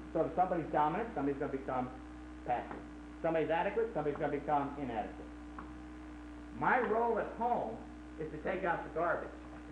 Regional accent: Texas, United States; Or I get my identity because I'm a Texan.

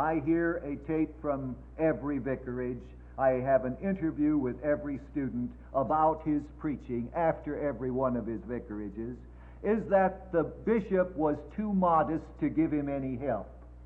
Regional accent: Colorado, United States; I'm from Colorado.

